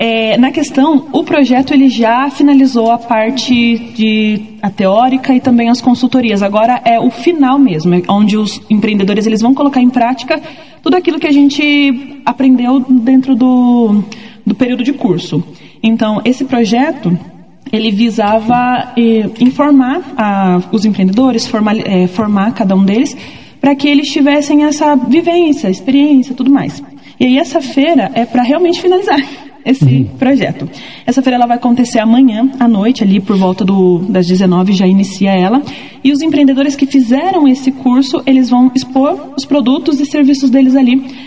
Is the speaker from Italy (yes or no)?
no; Londrina, Paraná, Brazil; É que eu sou de Londrina, acabo confundindo, perdão.